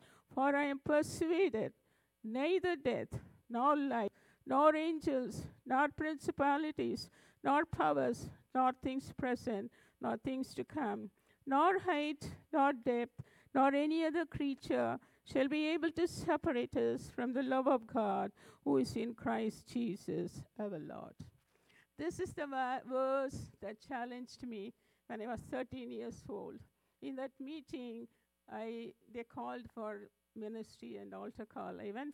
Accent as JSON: {"language": "English", "region": "Karnataka", "country": "India", "tie": "born or raised there", "second_language": "English", "lives_now": "Delhi, India", "said": "I'm from south, from near a city like Bangalore, if you can say. Very close to Bangalore was my hometown. But now we are in Delhi. It is 2,000 kilometers north from my hometown."}